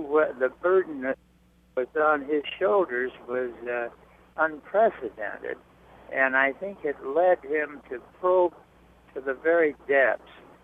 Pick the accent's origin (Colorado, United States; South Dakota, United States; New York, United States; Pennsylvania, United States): South Dakota, United States; I grew up in South Dakota, where he was a big hero.